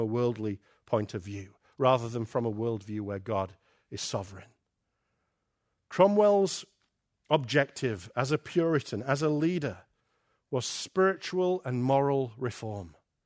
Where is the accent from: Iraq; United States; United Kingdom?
United Kingdom; England; Is it because I'm English and not Scottish, like some other speakers here?